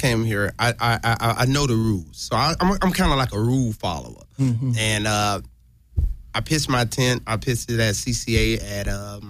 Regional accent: Chicago, Illinois, United States; Since this is California, it don't get that cold at night, because I'm from Chicago.

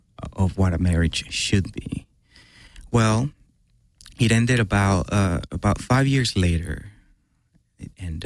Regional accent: Mexico; after growing up in Mexico, a very specific idea of what marriage should be and what marriage is.

